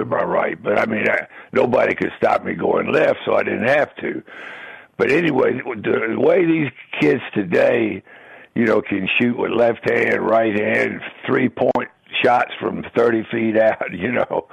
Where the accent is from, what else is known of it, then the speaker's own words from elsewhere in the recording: Norfolk, Virginia, United States; So for me, growing up in Norfolk, which is sort of in the South